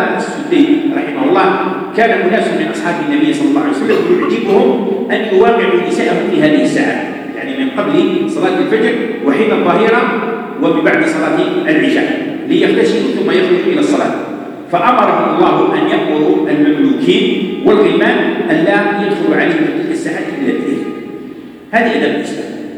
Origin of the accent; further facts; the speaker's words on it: Algeria; وجدت في بعض المناطق، عندنا في الجزائر وفي غير الجزائر